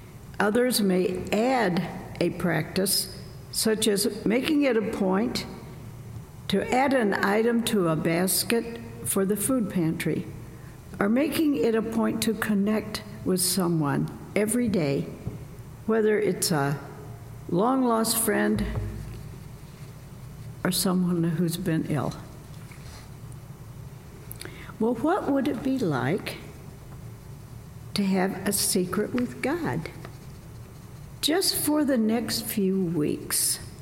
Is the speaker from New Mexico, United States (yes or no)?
no; Illinois, United States; When I was growing up in Southern Illinois, you knew this was coming, we didn't know about Lent.